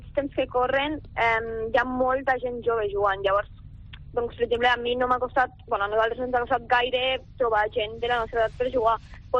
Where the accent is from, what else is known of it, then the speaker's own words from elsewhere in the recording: Lleida, Catalonia, Spain; jo soc de Lleida